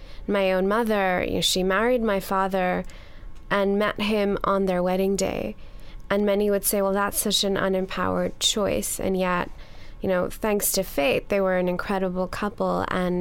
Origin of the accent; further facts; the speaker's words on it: Pakistan; I was growing up in Pakistan at a time when there was a lot happening that was troubling.